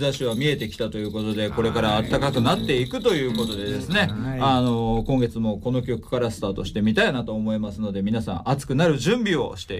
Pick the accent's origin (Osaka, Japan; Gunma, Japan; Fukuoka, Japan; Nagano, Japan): Fukuoka, Japan; 寒いは寒いんですけど、うちの地元より、まだマシかなと思うんですよね